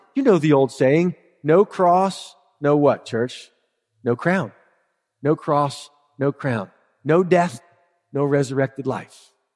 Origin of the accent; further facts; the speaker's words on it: Philadelphia, Pennsylvania, United States; I grew up in Philadelphia, the art museum there, and the big statue of Rocky is there with his gloves lifted.